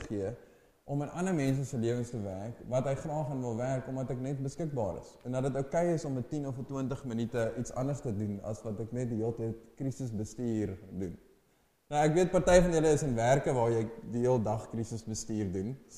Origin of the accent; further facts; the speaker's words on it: Brits, North West, South Africa; ek het groot geword in Brits in die Noordwes